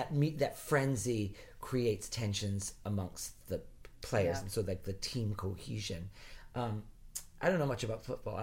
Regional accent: Rhode Island, United States; I grew up in Rhode Island, which is supposed to be this, like, Yankee, you know, liberal New England.

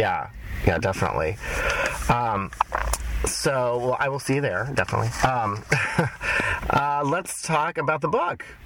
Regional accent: Oklahoma, United States; born there; I was born in Oklahoma.

